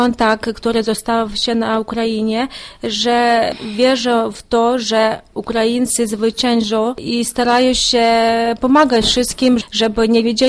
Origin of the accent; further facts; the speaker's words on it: Chortoryisk, Volyn Oblast, Ukraine; Polish is a second language; Pochodzę z Czortoryska, Manewyski rejon